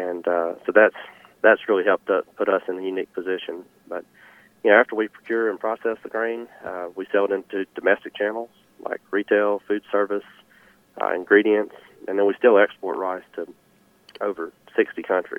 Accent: Dumas, Arkansas, United States; also born or lived in Fayetteville, United States; I'm originally from Dumas, Arkansas. I went to the University of Arkansas at Fayetteville and graduated in 2012 with a degree in agribusiness management and marketing.

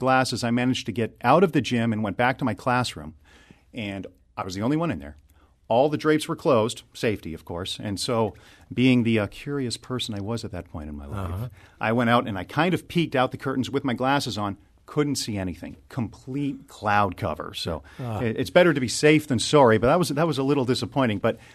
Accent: Renfrew, Ontario, Canada; growing up in Renfrew, Ontario, Canada, which is about an hour west of Ottawa, at Victoria Public School.

